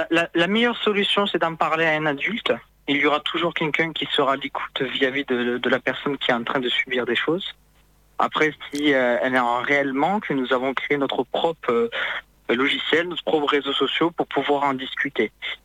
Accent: Occitanie, France; born there; j'ai 18 ans, ancien victime de harcèlement scolaire et de cyberharcèlement, et je suis né dans le Tarn-et-Garonne.

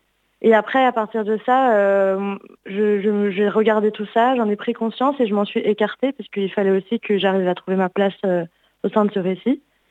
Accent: Brittany, France; moi je suis bretonne d'origine

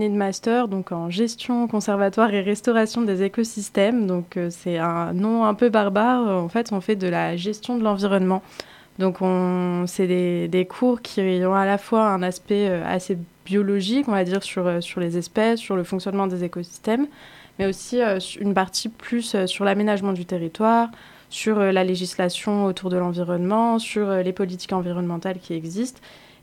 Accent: Hauts-de-France, France; je viens du nord de la France, du coup ça s'entend un petit peu, de la Somme plus particulièrement, et j'ai 23 ans

